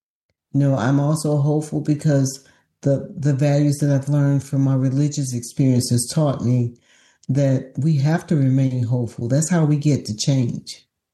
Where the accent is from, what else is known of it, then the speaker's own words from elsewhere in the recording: the South, United States; You know, growing up in the South, I've learned how to go into places where I'm probably the only Black person there